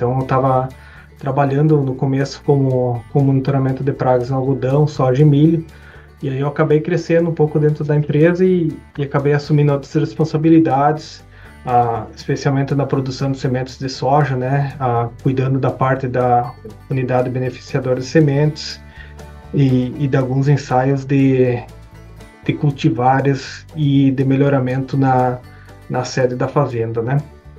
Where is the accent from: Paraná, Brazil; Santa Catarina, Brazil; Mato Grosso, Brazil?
Santa Catarina, Brazil; Modelo; now in Missouri, United States; sou natural lá de Santa Catarina, do extremo oeste catarinense. Eu nasci numa cidade em Modelo, Santa Catarina, que depois acabou desmembrando e acabou virando Sul Brasil e Modelo, dois municípios distintos. E cresci na zona rural.